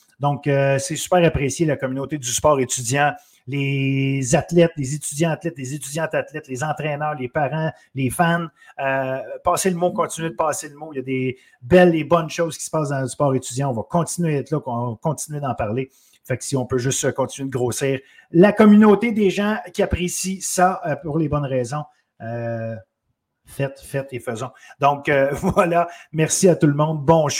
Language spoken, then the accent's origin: French; Quebec, Canada